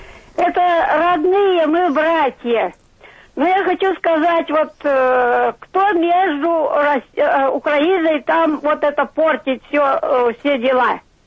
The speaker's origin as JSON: {"language": "Russian", "region": "Moscow", "country": "Russia", "said": "Я москвичка."}